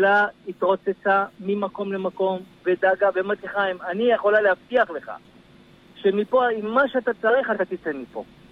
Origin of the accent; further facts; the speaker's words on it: Sderot, Southern District, Israel; אני מסדרות.